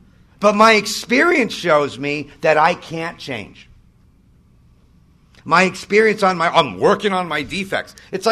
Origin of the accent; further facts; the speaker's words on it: Malibu, California, United States; And I grew up in Malibu.